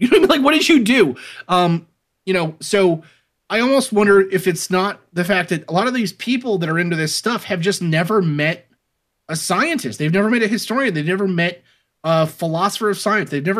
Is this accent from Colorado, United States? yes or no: no; Staten Island, New York, United States; I grew up in Staten Island, you grew up in Newark, in that same kind of area of the world.